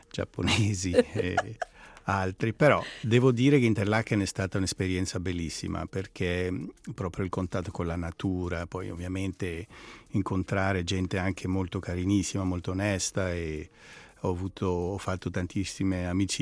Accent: Attica, Greece; io sono nato in Grecia ad Atene e sono cresciuto vicino ad Atene, proprio sul mare, un paesino sul mare

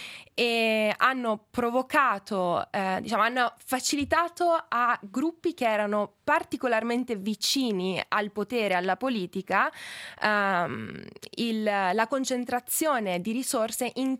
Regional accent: Tehran, Tehran Province, Iran; now in Switzerland; io sono nata in Iran da mamma iraniana e papà italiano, e in Iran poi ho vissuto prevalentemente a Teheran, anche se in realtà ho vissuto anche in altre città, tra cui Arak e altre, e ho frequentato la scuola italiana lì.

